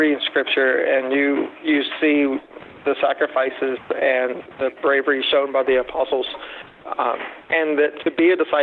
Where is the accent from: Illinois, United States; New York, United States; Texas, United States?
Texas, United States; And one of the reasons was because growing up in East Texas, you had a lot of people asking, are you saved?